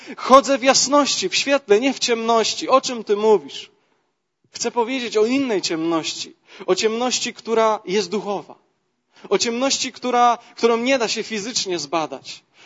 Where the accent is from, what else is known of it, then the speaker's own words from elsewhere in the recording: Jastrzębie-Zdrój, Silesian Voivodeship, Poland; Ponieważ ja urodziłem się w Jastrzębiu, mieszkałem w Jastrzębiu